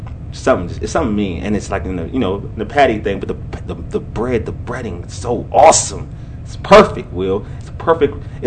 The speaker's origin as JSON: {"language": "English", "country": "Nigeria", "said": "I'm Nigerian."}